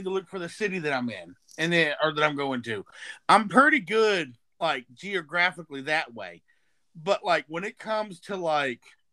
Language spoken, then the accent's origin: English; the South, United States; So in other words, we're from the South